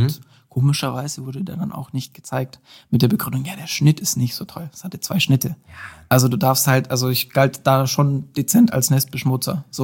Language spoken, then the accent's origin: German; Baden-Württemberg, Germany; wo wir als Schwabe